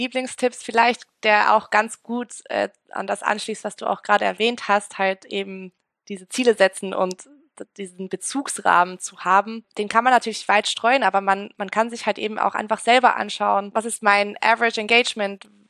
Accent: Zurich, Switzerland; accent: Swiss; now in Copenhagen, Denmark; Ja, ich kann auch meinen Schweizer Akzent bisschen, auspacken. Aber ich habe dennoch hart daran gearbeitet, den loszuwerden.

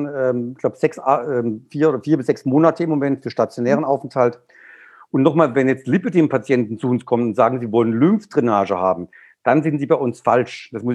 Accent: Baden-Württemberg, Germany; Ich komme jetzt aus dem Schwarzwald

